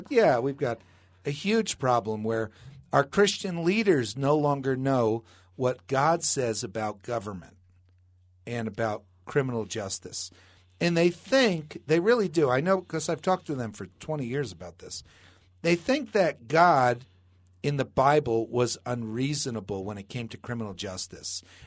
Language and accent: English; New Jersey, United States; I grew up in New Jersey, and my dad spanked us.